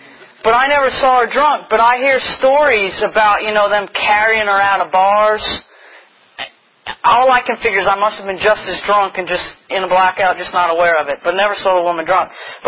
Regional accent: New York, United States; now in Richmond, United States; I'm from New York. I've been in Richmond for actually over 20 years now, about 21 years.

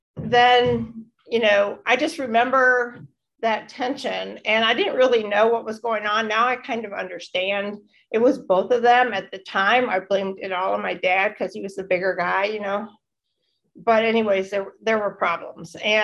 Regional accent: Indiana, United States; born there; I was born in Northern Indiana. I have two younger sisters.

